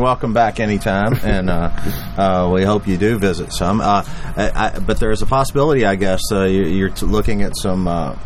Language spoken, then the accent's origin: English; Louisville, Kentucky, United States; all these interesting people in my hometown, Louisville, Kentucky